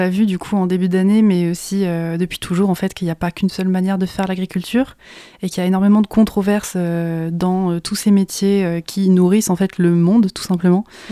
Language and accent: French; Paris, Île-de-France, France; moi je suis parisienne